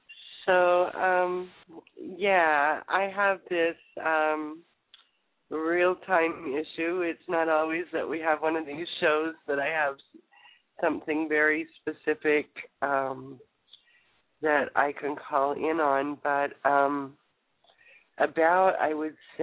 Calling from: California, United States; And I'm in Southern California.

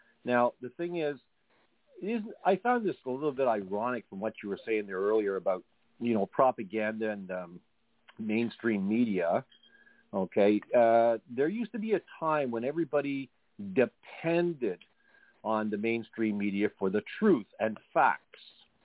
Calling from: Canada; I'm calling from Canada, by the way

